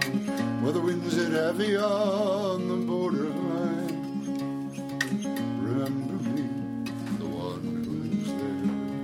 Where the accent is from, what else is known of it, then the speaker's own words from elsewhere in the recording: Minnesota, United States; This is one of my favorite … songs, maybe because I grew up in Minnesota.